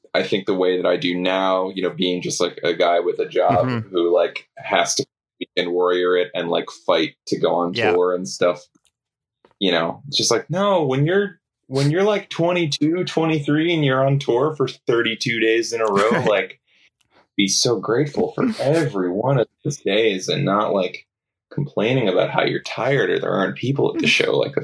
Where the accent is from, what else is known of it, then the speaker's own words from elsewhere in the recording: Cleveland, Ohio, United States; now in Philadelphia, United States; I moved from my hometown of Cleveland to Philadelphia